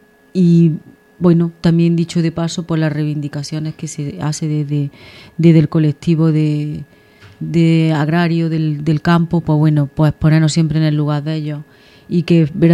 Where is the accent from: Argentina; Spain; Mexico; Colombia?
Spain; Andalusia; que tenemos unos derechos como andaluces y que siempre tenemos que defender.